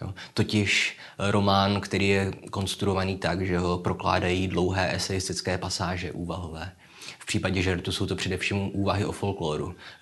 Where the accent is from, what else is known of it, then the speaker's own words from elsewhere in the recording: Litomyšl, Pardubice Region, Czechia; protože se odehrává v Litomyšli, což je mé rodné město